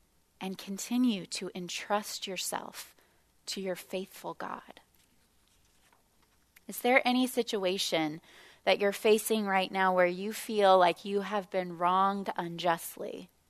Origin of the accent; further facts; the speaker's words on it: Kentucky, United States; I'm from Kentucky, and I went to a college deep in horse country.